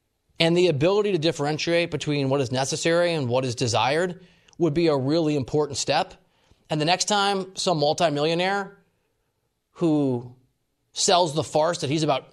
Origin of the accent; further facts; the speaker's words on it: Iowa, United States; now in Los Angeles, United States; I'm a kid from Iowa, lives in L.A.